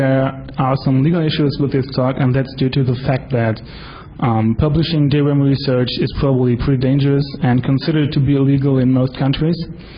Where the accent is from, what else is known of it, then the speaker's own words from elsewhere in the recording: Germany; I'm from Germany.